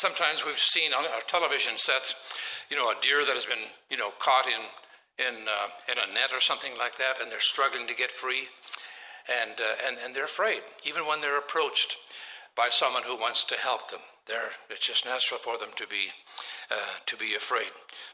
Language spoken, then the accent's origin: English; Swan Plain, Saskatchewan, Canada; born there; I was born near Swan Plain, Saskatchewan, in 1934, and nothing is left of the homestead.